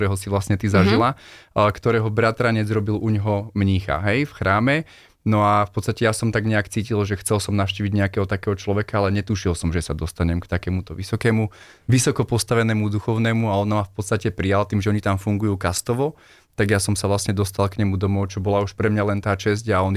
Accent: Zvolen, Banská Bystrica Region, Slovakia; Áno, som Zvolenčan.

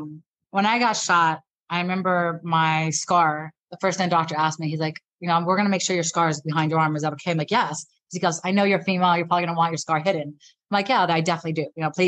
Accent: Santa Monica, California, United States; And it's funny because I was born and raised around that area. I was born and raised in Santa Monica. It was like my second home.

